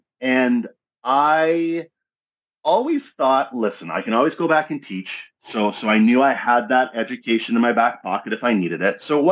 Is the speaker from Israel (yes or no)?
no; British Columbia, Canada; I grew up in the West Coast, British Columbia, Canada.